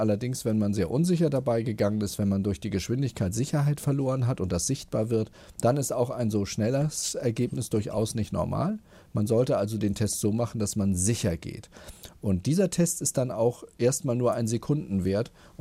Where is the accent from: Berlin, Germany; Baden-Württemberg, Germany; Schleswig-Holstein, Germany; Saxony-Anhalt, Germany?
Schleswig-Holstein, Germany; Bad Schwartau; dass Sie aus meiner Heimatstadt Schwartau anrufen.